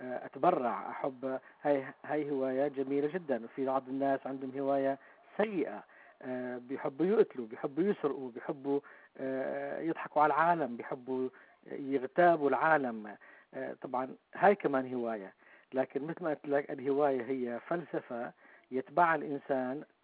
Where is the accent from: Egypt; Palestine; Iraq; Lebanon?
Lebanon; now in Michigan, United States; لبناني متزوج، عندي 3 أولاد، ساكن في ميشيغان